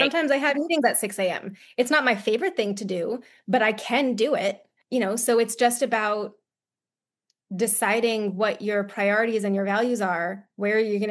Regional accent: East Coast, United States; I'm from the East Coast and I am striving to never be cold ever again.

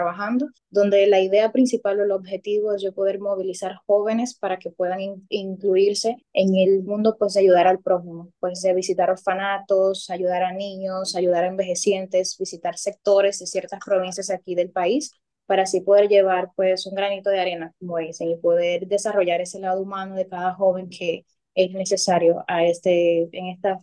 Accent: Dominican Republic; las iniciativas que tengo como joven dominicana que soy.

